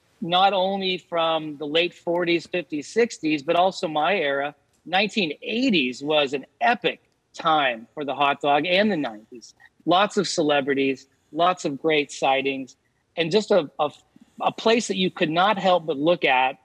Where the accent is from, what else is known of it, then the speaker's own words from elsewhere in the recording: Los Angeles, California, United States; I grew up in Los Angeles. I came here as a tourist at the age of 10 years old.